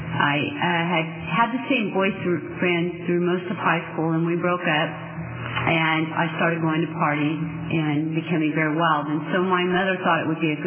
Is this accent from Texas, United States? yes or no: no; Tulare, California, United States; I grew up in Tulare and in the Visalia area, and went to school there, and felt a little different.